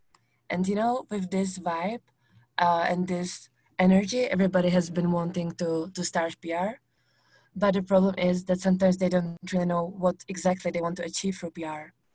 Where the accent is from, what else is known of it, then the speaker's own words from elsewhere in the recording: Czechia; now in Medellin, Colombia; So I come from the Czech Republic, and like the majority of our team, I live in Medellin, Colombia.